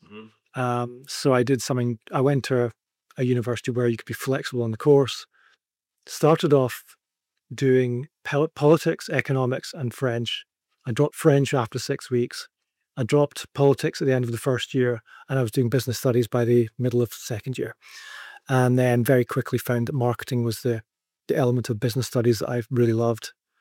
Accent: Edinburgh, Scotland, United Kingdom; also born or lived in Berwick-upon-Tweed; Yeah, well, I went to school in Edinburgh, but I was actually born across the border in Berwick-upon-Tweed. So technically speaking, I'm English.

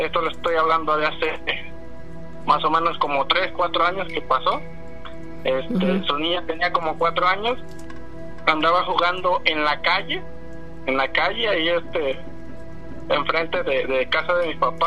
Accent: Veracruz, Mexico; esto pasó allá de donde yo soy originario. Curiosamente yo estoy, soy de la zona de Veracruz, pegado allá, ya con los brujos de Catemaco.

